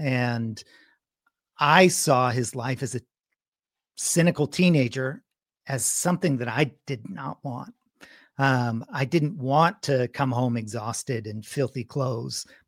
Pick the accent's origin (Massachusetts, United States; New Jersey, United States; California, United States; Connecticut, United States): Connecticut, United States; I grew up in Connecticut. My parents moved our family to a rural area, rural meaning that I believe that there were more cows than farms.